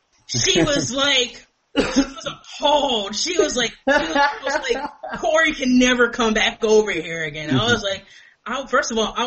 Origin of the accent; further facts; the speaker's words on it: New York, United States; Definitely probably in New York, because I'm originally from New York.